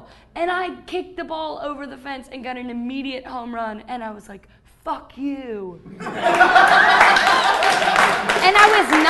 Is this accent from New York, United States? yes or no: yes; Long Island, New York, United States; from Long Island.